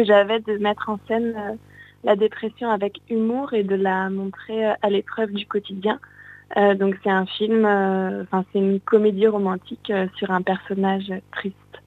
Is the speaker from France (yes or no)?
yes; Morvelle-en-Bresse, Bourgogne-Franche-Comté, France; born there; Je vis aujourd'hui à Paris et je suis née à Morvelle-en-Bresse.